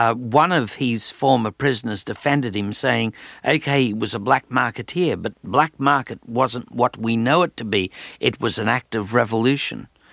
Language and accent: English; Australia; It began with buying a briefcase and all the contingencies of travel and of being an Australian and having a shonky credit card and all the rest of it.